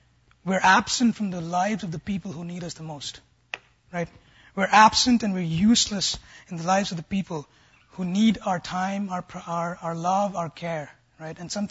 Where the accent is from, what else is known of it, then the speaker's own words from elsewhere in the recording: India; I come from the East, right?